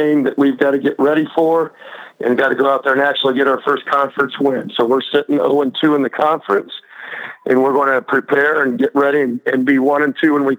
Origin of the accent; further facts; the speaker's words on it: United States; I guess I would say my hometown, I grew up probably 35, 40 minutes south of Decatur.